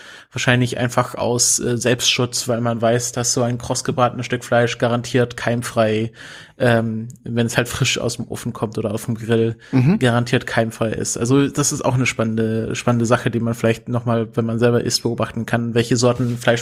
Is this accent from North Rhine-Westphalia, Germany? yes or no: no; Baden-Württemberg, Germany; ich werde ja zu Weihnachten wieder gen Heimat Richtung Schwarzwald, Richtung Schwaben ziehen